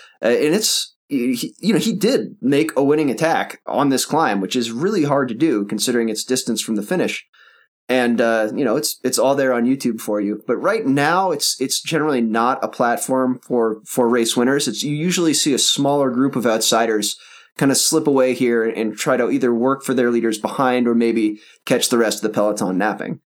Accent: New England, United States; I grew up in New England, and there's a very similar kind of gray, worn out feel to the buildings.

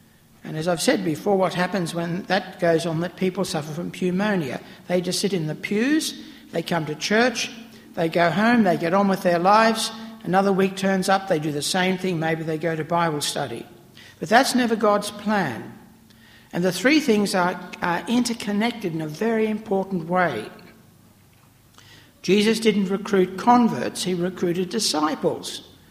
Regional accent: Queensland, Australia; I said that I come from Queensland, which is known as the Cinderella State

